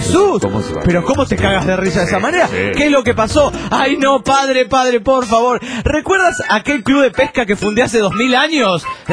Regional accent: San Rafael, Mendoza, Argentina; de San Rafael, Mendoza, República Argentina.

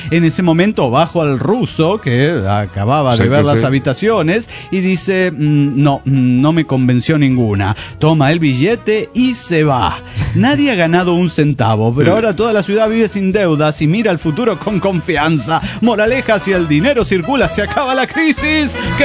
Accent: Pachuca, Hidalgo, Mexico; de Pachuca, Hidalgo, México.

